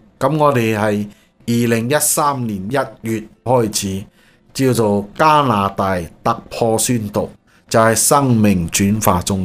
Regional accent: China; 呢、这个酒喺我哋中国人入边咧就比较冇咁严重吓

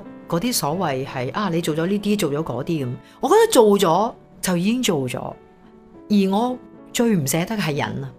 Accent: Hong Kong; 唔舍得作为一个香港人喺个社会咁动荡嘅时候，自己好似做逃兵走咗

